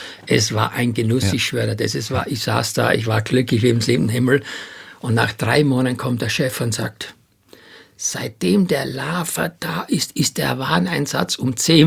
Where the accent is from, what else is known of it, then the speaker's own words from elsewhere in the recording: Styria, Austria; now in Hamburg, Germany; ich komme ja aus der Steiermark